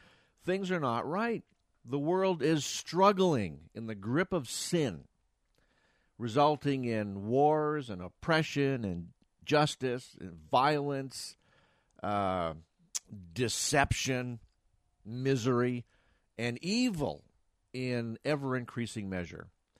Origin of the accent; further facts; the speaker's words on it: Canada; But I'm a Canadian. What do Canadians have to talk about but the weather?